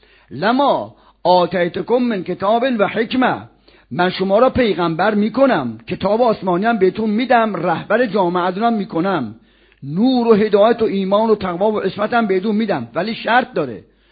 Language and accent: Persian; Isfahan, Iran; ما خب بچه اصفهانیم